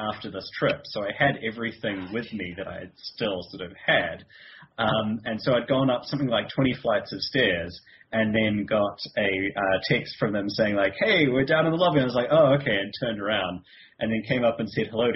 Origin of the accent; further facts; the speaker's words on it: New Zealand; given that I'm from New Zealand